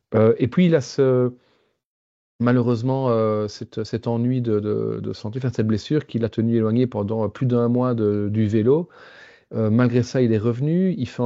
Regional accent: Belgium; moi, je suis un Belge qui a grandi dans les années 80-90

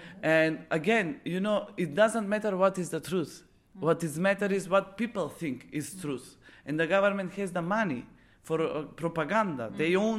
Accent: Bitola, Pelagonia, North Macedonia; English is a second language; they thought I'm from Skopje, and I'm actually from Bitola.

